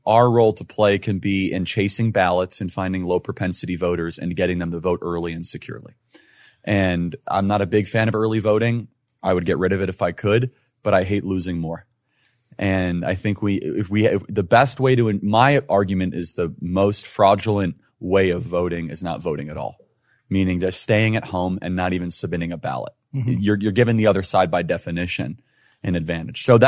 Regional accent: Illinois, United States; now in Arizona, United States; I was raised in Northern Illinois, right on the border, so I know it really well.

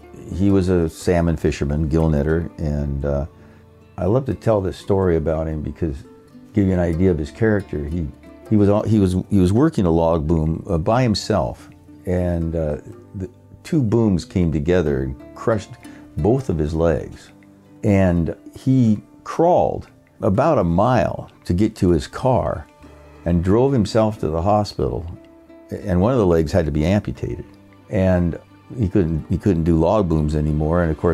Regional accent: Oregon, United States; also born or lived in Astoria, Oregon; I was born in Astoria, Oregon, and my dad was actually in the Battle of the Bulge at the time I was born, and I grew up in a town about 15 miles away

